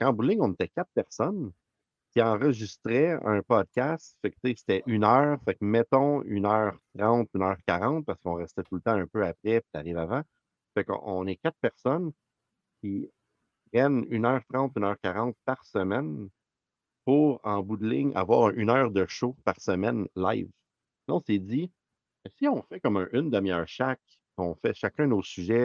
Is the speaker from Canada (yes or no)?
yes; Saint-Jérôme, Quebec, Canada; Et moi, je viens de Saint-Jérôme.